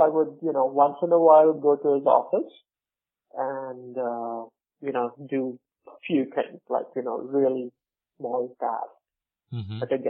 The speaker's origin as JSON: {"language": "English", "town": "Mumbai", "region": "Maharashtra", "country": "India", "tie": "born or raised there", "moved": "as an adult", "lives_now": "United States", "said": "So I was born and brought up in Bombay, now known as Mumbai. I did my bachelor's from Mumbai. I then came to the U.S. to do my master's from SUNY Stony Brook in computer science."}